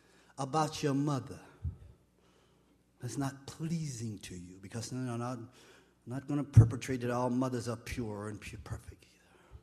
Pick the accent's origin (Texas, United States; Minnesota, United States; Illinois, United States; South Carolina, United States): South Carolina, United States; Emmons; I told the story this morning about growing up in South Carolina. Poor boy. My grandfather was a sharecropper, went to school in segregated South Carolina.